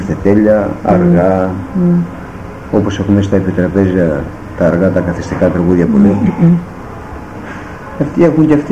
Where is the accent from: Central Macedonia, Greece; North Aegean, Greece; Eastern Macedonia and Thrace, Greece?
Eastern Macedonia and Thrace, Greece; εγώ είμαι Θρακιώτης, δεν πω. Αλλά το χωριό μου είναι μισό και μισό, Θρακιώτης ή Μικρασιάτης.